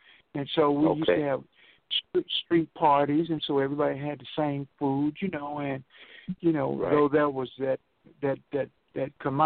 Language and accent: English; Detroit, Michigan, United States; I was born and raised in Detroit, and so I went in Hamtramck, and again, I whoop on some white boys.